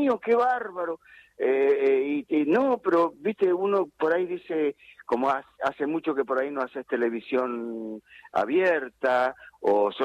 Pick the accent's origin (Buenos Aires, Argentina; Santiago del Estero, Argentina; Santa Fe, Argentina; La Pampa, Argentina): Buenos Aires, Argentina; Carlos Keen; also born or lived in Luján; Mi mamá en Carlosquén, yo nací en, bueno, nací en el hospital de Luján, viví mi infancia en Carlosquén.